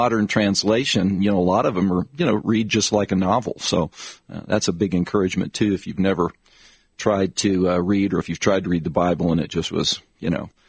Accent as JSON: {"language": "English", "town": "Kansas City", "region": "Missouri", "country": "United States", "tie": "born or raised there", "said": "I'm just curious because I grew up in Kansas City"}